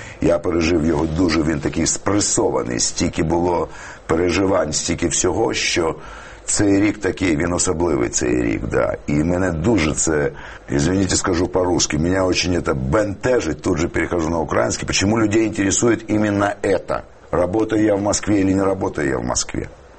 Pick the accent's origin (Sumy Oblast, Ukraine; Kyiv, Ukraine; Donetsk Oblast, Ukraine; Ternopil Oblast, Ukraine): Kyiv, Ukraine; а потім я народився тут, як киянин. Корінний.